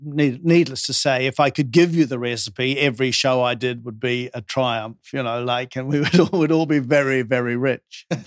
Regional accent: New Zealand; My mother and father, I grew up in New Zealand, and my mum and dad were English, and they were very Renaissance in their beliefs.

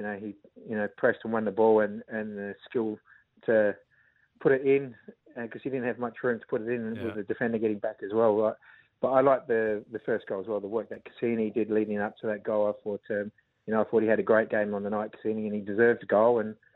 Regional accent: Whyalla, South Australia, Australia; a country kid growing up in Wyala, that's your life.

